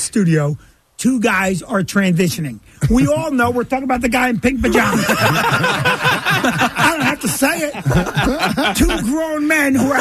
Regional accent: Middletown, United States; He goes, you're from Middletown. I'm from Middletown.

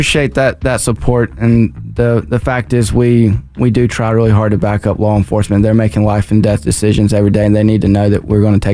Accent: Hattiesburg, Mississippi, United States; now in DeSoto County, United States; Well, I grew up in South Mississippi in the Hattiesburg area.

